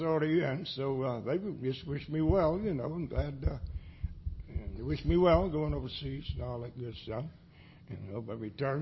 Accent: Amelia Island, Florida, United States; I was born and raised on Amelia Island, 1929.

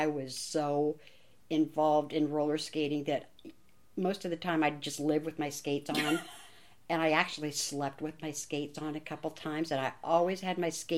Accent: Berkeley, California, United States; I lived in Berkeley from 1948 until I think 1955-ish, maybe 54, when we moved to East Oakland. But growing up in Berkeley, we had the best possible world.

